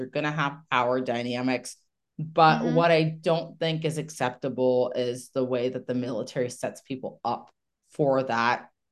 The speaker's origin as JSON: {"language": "English", "region": "Iowa", "country": "United States", "tie": "born or raised there", "said": "I grew up in the Midwest."}